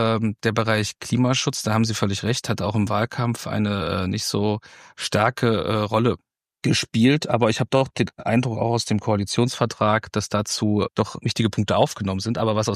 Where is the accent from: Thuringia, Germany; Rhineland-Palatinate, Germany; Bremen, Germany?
Thuringia, Germany; Weimar; Also ich komme jetzt hier aus Weimar